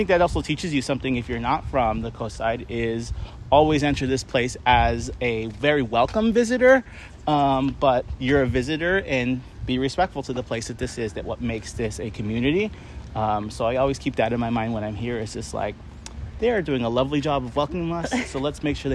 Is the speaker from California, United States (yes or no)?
yes; San Bruno, California, United States; also born or lived in South San Francisco; It took me a long time to say that I am from the Bay. I'm not originally born here in this area, but I came here very young. So I did all K through 12 schools, public schools in San Bruno and in South City my whole life.